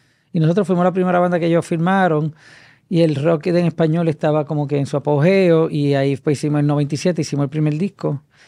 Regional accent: Quebradillas, Puerto Rico; Nabil y yo somos de Quebradilla.

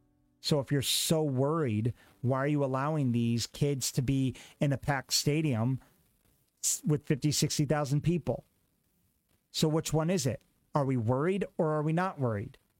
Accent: Buffalo, New York, United States; we now got to bring wokeism into my hometown, or my home team at least, over in Buffalo, New York.

